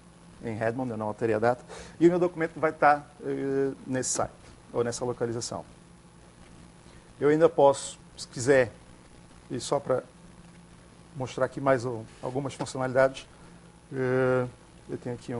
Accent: Braga, Portugal; Bem, eu falo isso, mas eu sou de Braga. Nota-se, não é?

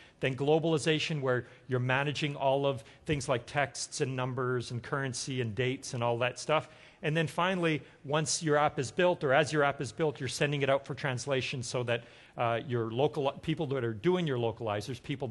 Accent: Montreal, Quebec, Canada; I myself primarily use English as a language, but I grew up in Montreal in Canada, and so I also speak French fairly fluently.

